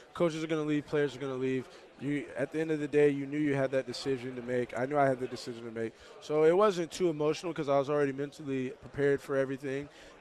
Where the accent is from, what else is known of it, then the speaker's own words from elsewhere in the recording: Texas, United States; I'm not familiar with him, but I'm from Texas, so I'm familiar with who shot J.R. and J.R.